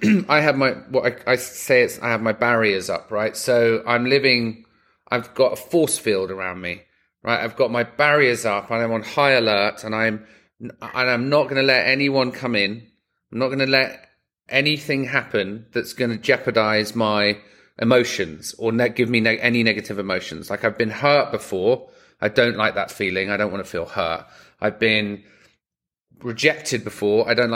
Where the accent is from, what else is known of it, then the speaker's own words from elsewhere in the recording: London, United Kingdom; I grew up in London, right? And I was relatively privileged to a point until we lost money.